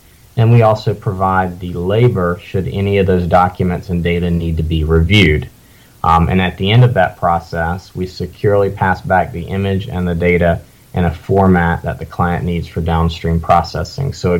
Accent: Greenwood, South Carolina, United States; born there; I was born on New Year's in 1989, and I was actually the first child born in Greenwood, South Carolina, that year.

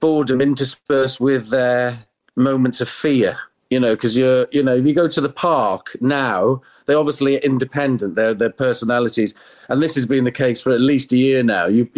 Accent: Wrexham, Wales, United Kingdom; as I'm from Wrexham, as my mum always says, it's better than working down the pit.

